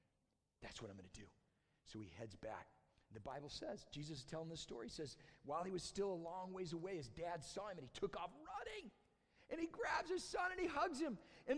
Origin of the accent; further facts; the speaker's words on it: California, United States; now in Kalamazoo, United States; for us living in Kalamazoo, for this kid growing up in California